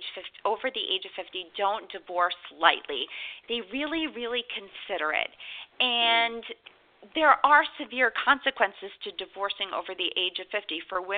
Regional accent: New Jersey, United States; And then, you know, I grew up in New Jersey

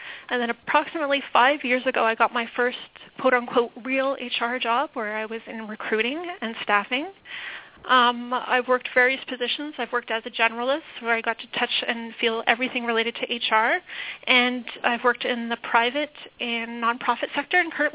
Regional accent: Montreal, Quebec, Canada; now in Ottawa, Canada; I'm located in Ottawa, Ontario. I grew up in Montreal, Quebec.

